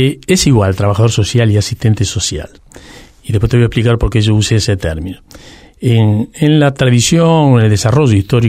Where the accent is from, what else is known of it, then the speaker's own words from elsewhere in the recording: Buenos Aires, Argentina; born there; also born or lived in Misiones / Corrientes; Yo nací en Parque Patricio, uh-huh. sí, a mucha honra, aunque no soy de Huracán. Bueno. Pero bueno, después viví por la provincia de Buenos Aires, por Misiones, por Corrientes.